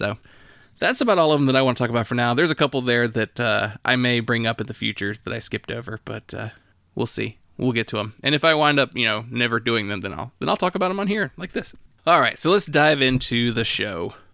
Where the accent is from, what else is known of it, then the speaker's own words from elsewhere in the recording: the South, United States; I'm from the South, so I have an appreciation for this kind of stuff.